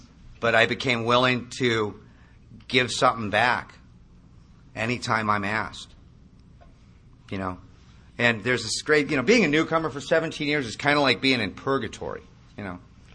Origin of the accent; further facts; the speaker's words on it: Malibu, California, United States; And I grew up in Malibu.